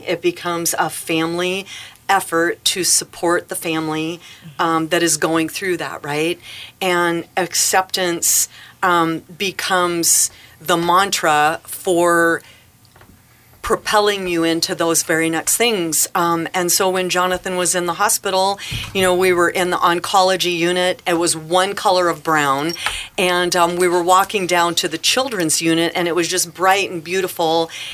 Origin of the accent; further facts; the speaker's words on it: Baudette, Minnesota, United States; I was born and raised in Baudette, Minnesota